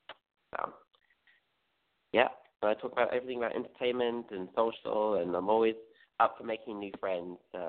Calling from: Glendale, California, United States; I'm calling from Glendale, California.

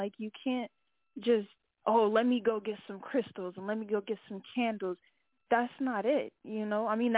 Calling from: North Carolina, United States; I'm calling from North Carolina.

